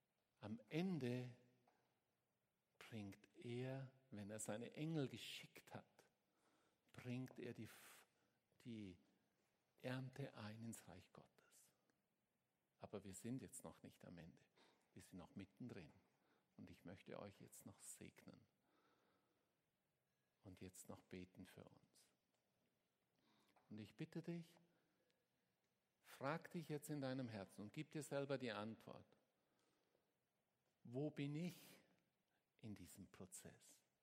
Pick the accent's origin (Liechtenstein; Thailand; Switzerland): Switzerland; ich bin auch Ausländer, ich bin Schweizer.